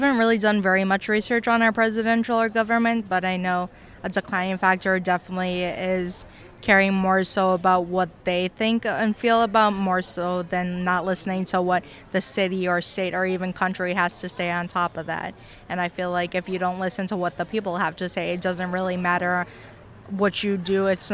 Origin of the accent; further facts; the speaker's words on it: Milwaukee, Wisconsin, United States; also born or lived in Madison / West Allis; I'm born in Wisconsin, raised in Wisconsin. I grew up in Madison for quite some time. Then I moved here to Milwaukee. I lived in West Allis.